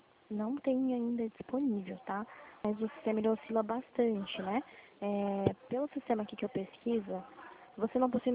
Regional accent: Limeira, São Paulo, Brazil; eu sou aqui de Limeira, tá?

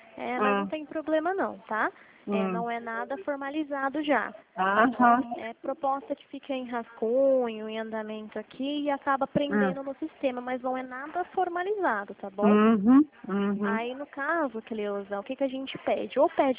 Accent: São Paulo, Brazil; Eu sou de São Paulo, falo do telemarketing de São Paulo.

